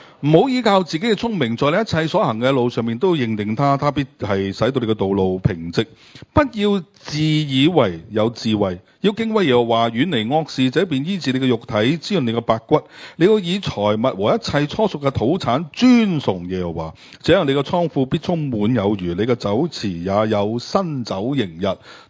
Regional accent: Hong Kong

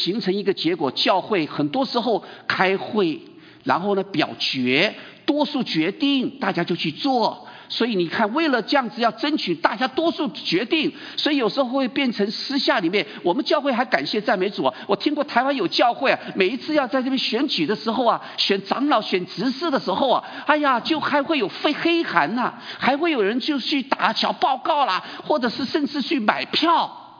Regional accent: United States; 我们美国人最骄傲的就是什么？我们是一个民主社会。

